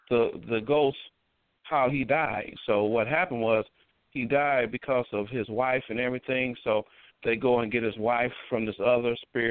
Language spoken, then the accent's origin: English; Rockford, Illinois, United States; I am a filmmaker from Rockford, Illinois.